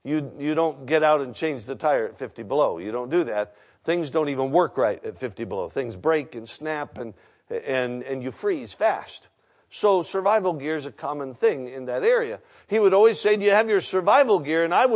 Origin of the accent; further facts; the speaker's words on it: Alaska, United States; I'm from Alaska. You know that. Spent all my life in Alaska. We'd fly into the villages, Eskimo villages, Indian villages, and have services.